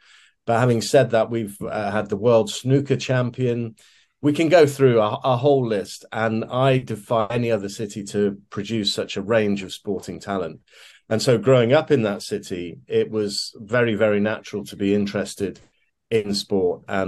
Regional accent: Leicester, East Midlands, United Kingdom; Well, I grew up in a city called Leicester in the English Midlands, which I contend is the greatest sporting city in the world.

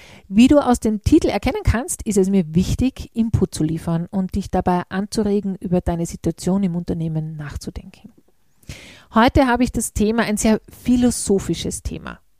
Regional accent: Upper Austria, Austria; bin ich auch halb in Oberösterreich groß geworden bei meiner Familie. Und das Spannende ist, dass das sehr ländlich ist, die Gegend, wo diese Familie, der Teil der Familie herkommt.

